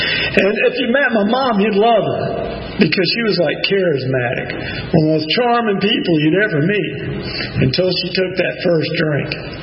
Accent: Birmingham, Alabama, United States; born there; And anyway, I was born in Birmingham, Alabama, October the 14th, 1953.

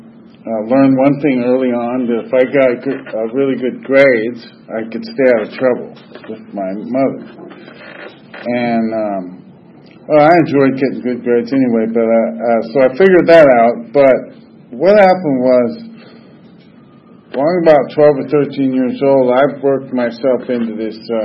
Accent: Los Angeles, California, United States; born there; But I was born in Los Angeles in 1950.

